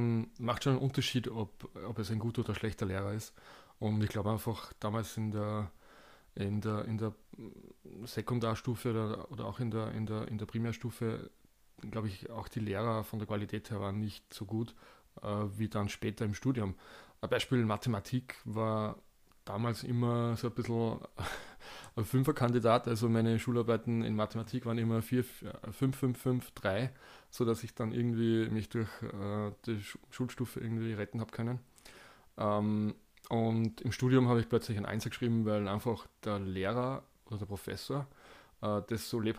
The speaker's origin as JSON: {"language": "German", "region": "Upper Austria", "country": "Austria", "said": "ich soll mich jetzt vorstellen. Na, ich komme aus Oberösterreich, ich hoffe, man versteht mich, wenn ich ein bisschen Hochdeutscher spreche."}